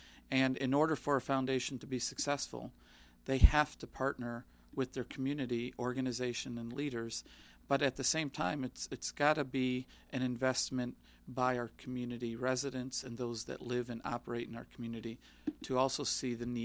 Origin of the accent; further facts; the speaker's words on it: Detroit, Michigan, United States; now in Dearborn, United States; I was born and raised in Detroit, product of Detroit Public Schools